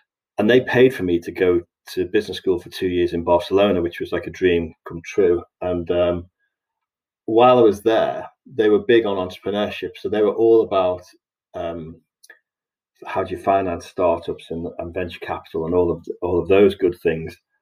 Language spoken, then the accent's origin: English; Liverpool, North West England, United Kingdom; I grew up originally in Liverpool